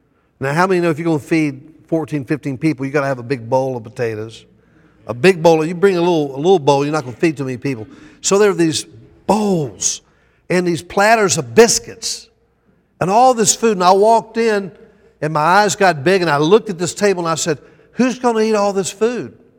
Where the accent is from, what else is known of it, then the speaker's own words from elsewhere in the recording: Atlanta, Georgia, United States; I come from a tradition in the South. I grew up in Georgia, and all my family were farmers in Alabama, northern Florida, southern Georgia. And I grew up in Atlanta myself, but I spent my summers on the farm.